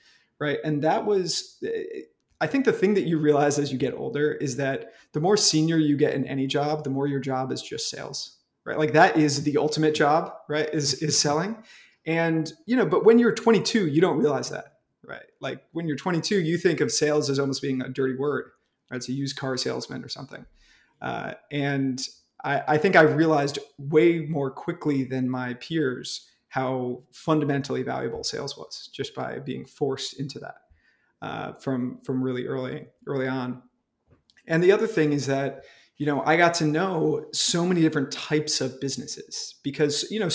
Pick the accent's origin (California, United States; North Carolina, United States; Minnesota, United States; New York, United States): New York, United States; I grew up in New York, but upstate New York. So kind of in like close to Albany, if anybody actually knows where that is.